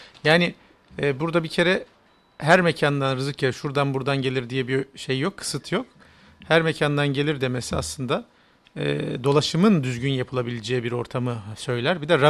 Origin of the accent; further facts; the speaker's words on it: Istanbul, Turkey; Biz küçükken İstanbul'da da yaşarken evler tahta kapı hemen hemen birçoğu.